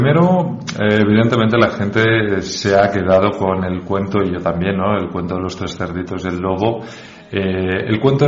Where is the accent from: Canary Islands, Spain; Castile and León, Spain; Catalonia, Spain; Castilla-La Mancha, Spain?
Catalonia, Spain; Barcelona; Yo y mi mujer veníamos de grandes ciudades, yo vengo de Barcelona y ella de Madrid, estábamos bastante cansados de la vida en la gran ciudad.